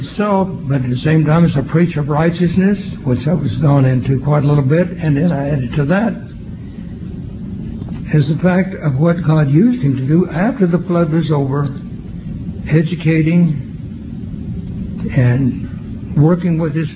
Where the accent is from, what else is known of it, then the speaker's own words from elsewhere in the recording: Oklahoma, United States; when I was a young lad growing up in Oklahoma, out in the cotton fields.